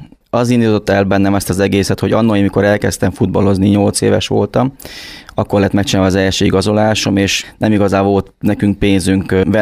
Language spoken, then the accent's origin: Hungarian; Transylvania, Romania; Erdélyből származom, egy nagyon kis faluból, valójában egy közel 1000 fős faluból származom. Nagyszüleim neveltek